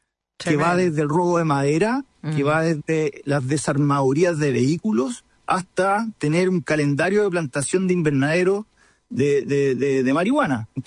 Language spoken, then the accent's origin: Spanish; Chile; donde todos somos chilenos, donde todos tenemos las mismas condiciones